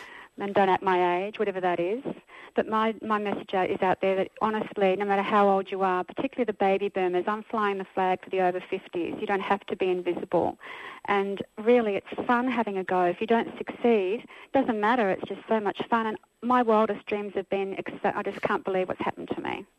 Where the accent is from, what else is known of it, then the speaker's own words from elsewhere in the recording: Melbourne, Victoria, Australia; My husband's from Sydney and I'm from Melbourne.